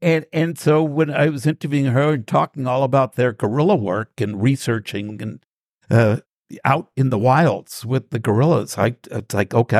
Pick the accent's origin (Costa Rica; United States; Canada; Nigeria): United States; New York; I grew up in New York, and there was a thing called Million Dollar Movie